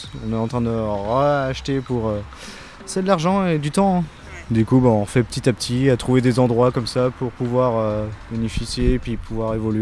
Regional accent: Saint-Martin-de-Sanzay, Nouvelle-Aquitaine, France; je suis de Saint-Martin-de-Sanzay, entre le Maine-et-Loire et le 79.

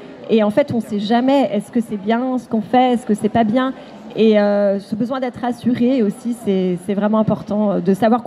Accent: Fontenay-le-Comte, Pays de la Loire, France; je suis à Fontenay-le-Comte, là d'où je viens.

